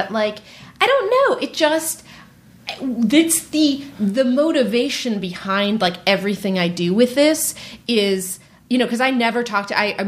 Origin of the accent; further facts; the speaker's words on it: California, United States; I'm from Marin.